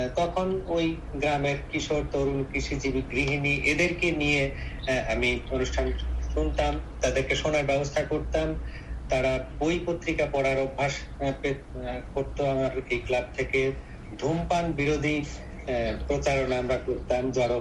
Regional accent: Faridpur, Dhaka Division, Bangladesh; now in Khulna, Bangladesh; আমি খুলনার বয়রা আবাসিক এলাকায় থাকি আর সরকারি কলেজে অধ্যাপনা করি, আর বেড়ে উঠেছি ফরিদপুরের গ্রামের বাড়িতে।

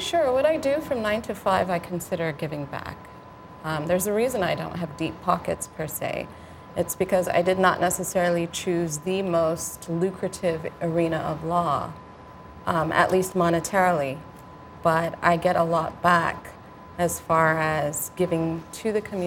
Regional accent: United States; Absolutely, and I was raised in America.

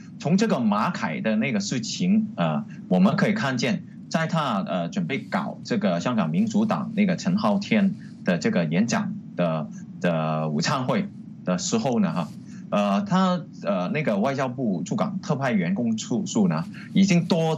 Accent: Guangdong, China; accent: Cantonese; 我们广东话说这包袱的话给你7天时间啊

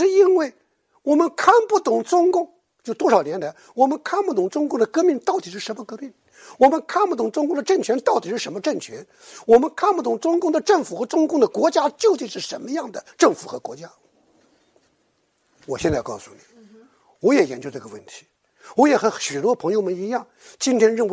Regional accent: China; 我们中国人认为

